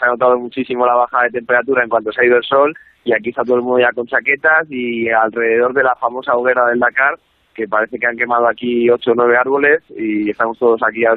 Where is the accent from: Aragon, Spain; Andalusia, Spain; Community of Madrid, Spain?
Community of Madrid, Spain; Madrid; De Madrid.